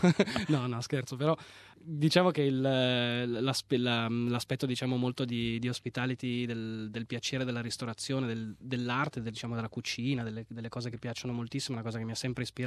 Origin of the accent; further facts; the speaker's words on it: Milan, Lombardy, Italy; A Milano.